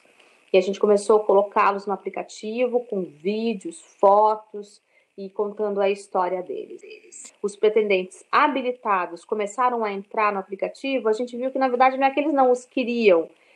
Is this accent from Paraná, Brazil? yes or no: yes; Paraná, Brazil; Eu moro em Curitiba, sou paranaense.